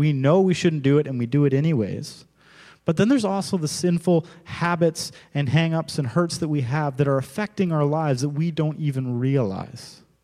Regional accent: Alberta, Canada; but growing up in Alberta, I experienced it.

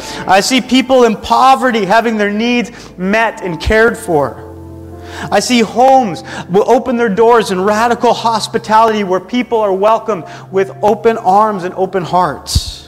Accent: Canada; which is very on brand for being Canadian, I know.

